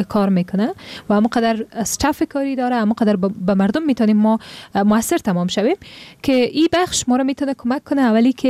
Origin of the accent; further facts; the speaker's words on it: Afghanistan; به عنوان یک افغان